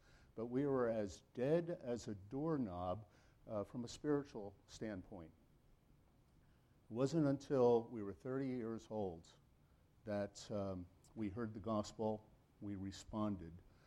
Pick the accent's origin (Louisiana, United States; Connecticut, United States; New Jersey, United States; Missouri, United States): New Jersey, United States; And so we grew up in the North. We grew up in New Jersey, known each other.